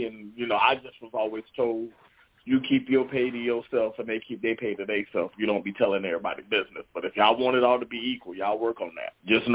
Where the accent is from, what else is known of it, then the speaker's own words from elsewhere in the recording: the South, United States; Like, I don't know how y'all play, but I'm from the South. We don't play like that.